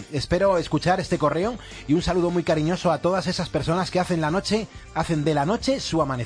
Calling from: Jerez, Andalusia, Spain; Buenos días, soy una oyente de Jerez

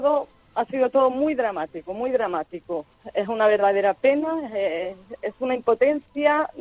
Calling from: Genalguacil, Andalusia, Spain; Yo estoy en Estepona, pero soy de Generalguacil.

